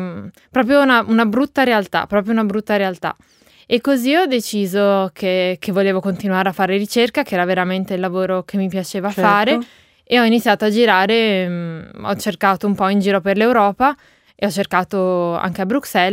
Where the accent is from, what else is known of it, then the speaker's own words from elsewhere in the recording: Genoa, Liguria, Italy; Io sono di Genova, mi sono laureata all'Università degli Studi di Genova e poi ho fatto un dottorato a Genova e negli Stati Uniti.